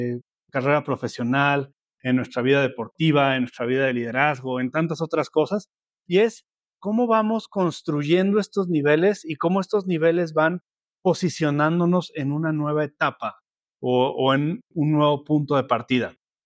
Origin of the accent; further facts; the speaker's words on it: Mexico; en mi caso yo estoy en México, soy mexicano